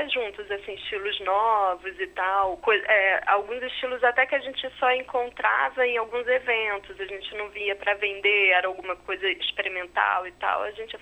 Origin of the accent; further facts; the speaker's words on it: Nova Friburgo, Rio de Janeiro, Brazil; now in Rio de Janeiro, Brazil; Eu sou do estado do Rio, mas eu sou de uma cidade chamada Nova Friburgo, que fica na Serra.